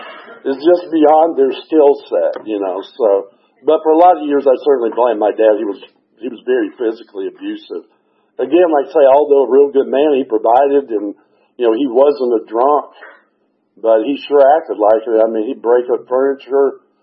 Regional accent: Fort Worth, Texas, United States; born there; so at any rate, I was born in Fort Worth. We were there for about a year.

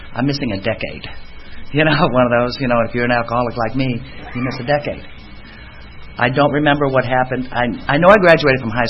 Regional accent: Cleveland, Ohio, United States; born there; I was born in Cleveland, Ohio, Polish Catholic. I can pretty much stop there.

